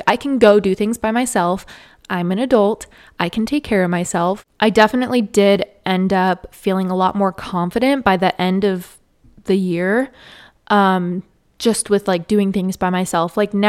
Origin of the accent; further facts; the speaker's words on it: San Diego, California, United States; Like I said, I grew up in San Diego, so when he would come down to visit me, I tried to take him to places that I went to growing up, places like La Jolla, Torrey Pines, Balboa Park.